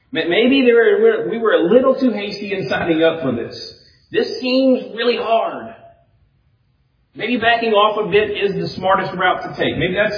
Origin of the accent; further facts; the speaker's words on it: Louisiana, United States; I grew up near New Orleans, so I remember these seasons.